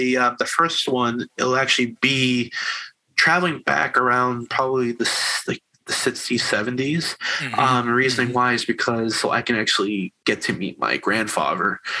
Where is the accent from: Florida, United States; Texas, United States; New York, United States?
New York, United States; Yeah, so we're from New York.